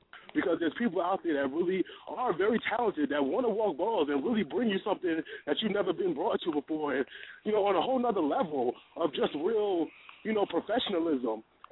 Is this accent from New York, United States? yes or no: yes; New York City, New York, United States; now in Atlanta, United States; I actually live in Atlanta, but I'm from New York City.